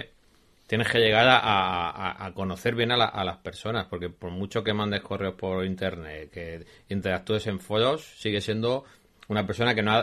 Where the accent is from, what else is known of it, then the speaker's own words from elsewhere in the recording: Cartagena, Region of Murcia, Spain; now in Valencia, Spain; yo ya soy medio valenciano, yo soy de Cartagena, pero llevo media vida aquí.